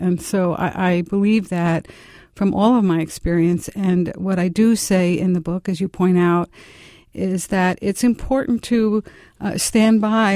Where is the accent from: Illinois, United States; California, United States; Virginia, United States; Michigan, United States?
Illinois, United States; Chicago; And I spent a lot of time in Springfield, Illinois, because I'm from Chicago